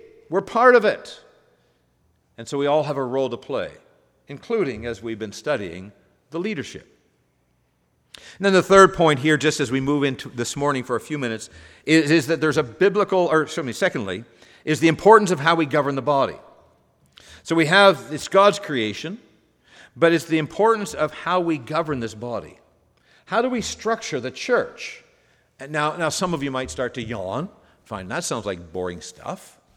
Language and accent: English; Corunna, Ontario, Canada; Chemical Valley, as it's called, but I grew up in Corunna.